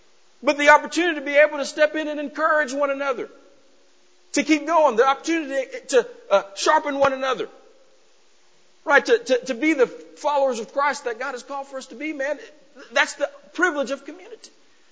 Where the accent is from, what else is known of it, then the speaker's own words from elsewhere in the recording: Dallas, Texas, United States; also born or lived in Louisiana; I'm from Dallas, lived in, you know, Louisiana, you know, hey, Tennessee was a little too far north.